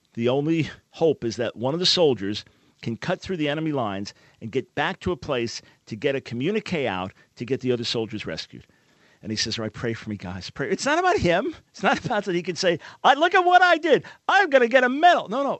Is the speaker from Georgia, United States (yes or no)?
no; Long Island, New York, United States; Yeah, well, I grew up on Long Island, so I remember the names.